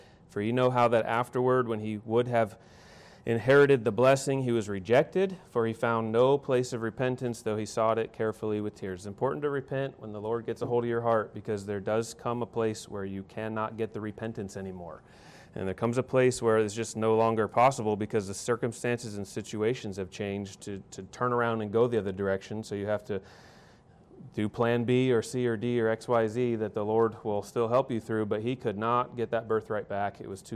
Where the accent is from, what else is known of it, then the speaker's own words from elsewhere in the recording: Billings, Montana, United States; Well, your pastor said that we are from Billings, Montana